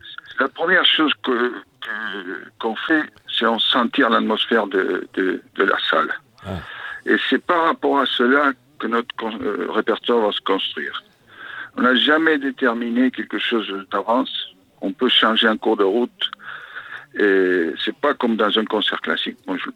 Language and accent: French; Argentina; moved away as an adult; now in Nantes, France; Il y a 34 ans exactement, j'arrivais d'Argentine